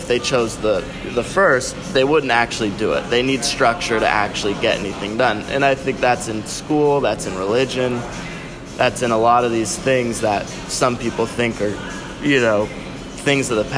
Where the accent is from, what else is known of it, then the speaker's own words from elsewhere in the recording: Ireland; Yeah, and I try to stay balanced, but I'm Irish.